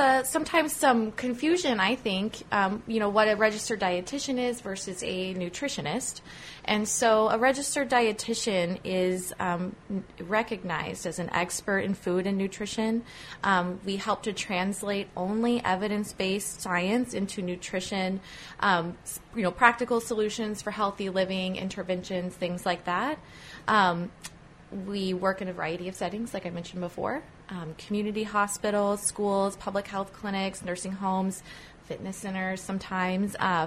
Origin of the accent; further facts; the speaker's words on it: Kansas, United States; I actually am from the Midwest. So I grew up in Southwest Kansas and I went to school at Kansas State University.